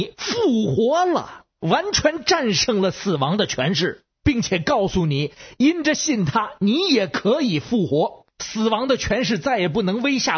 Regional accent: Beijing, China; 我是北京的

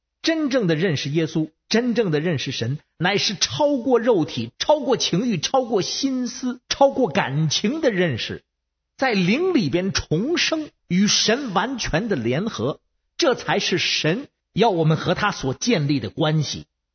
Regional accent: Beijing, China; born there; 我是北京西边出生的，

